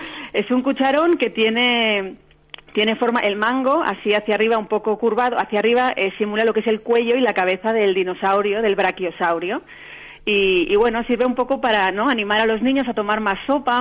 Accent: Barcelona, Catalonia, Spain; no encontraba nada en las tiendas físicas en España, bueno, en Barcelona, de donde soy yo

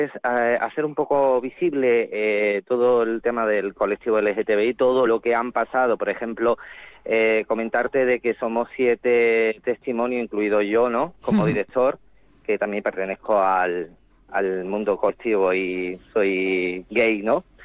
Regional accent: Spain; yo vivo desde siempre aquí, soy de Castilla de la Frontera, soy nativo de aquí, mis padres nacieron aquí y tal, y la verdad es que para ser un pueblo tan pequeño y siendo rural

